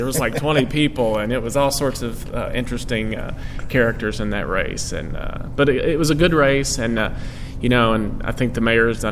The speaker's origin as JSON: {"language": "English", "region": "Kentucky", "country": "United States", "tie": "born or raised there", "said": "Yeah, I'm born and raised in Bourbon County. Bourbon County. In central Kentucky. You know, Bourbon County is sort of what you picture when most people picture Kentucky. It's the big horse farms, the plank fences, the stone fences. All my family's still there."}